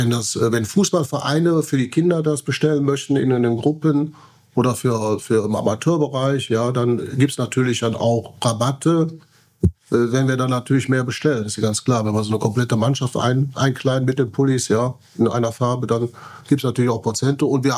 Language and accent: German; Düsseldorf, North Rhine-Westphalia, Germany; In meiner Heimatstadt Düsseldorf.